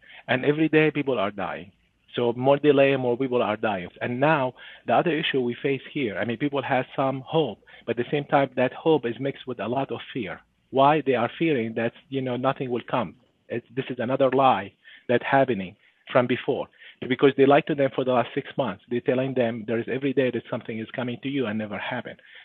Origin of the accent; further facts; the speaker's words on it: Zabadani, Rif Dimashq, Syria; I'm from Zabadani. Zabadani is the main area, and there's nearby two villages. One is Madaya, and the other one is Buludan.